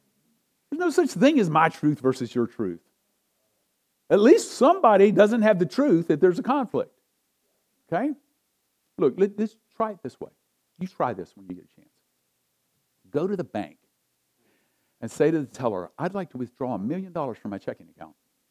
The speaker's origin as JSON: {"language": "English", "town": "Augusta", "region": "Georgia", "country": "United States", "tie": "born or raised there", "said": "I grew up in the South. I grew up in the deep South, South Augusta."}